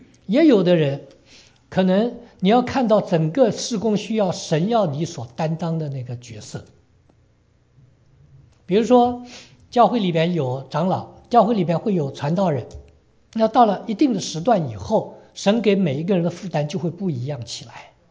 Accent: China; 我们中国人叫青黄不接的时候

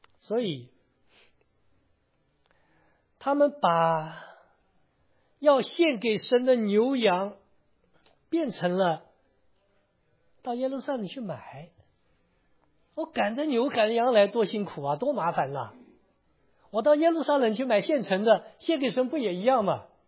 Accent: China; 这两天我们中国人又过年了，我们中国人过年比这个他们西人过得多哈。

